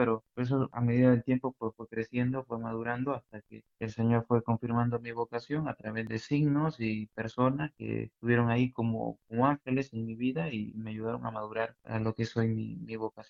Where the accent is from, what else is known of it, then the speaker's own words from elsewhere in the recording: Nicaragua; pero yo como tal, que soy de Nicaragua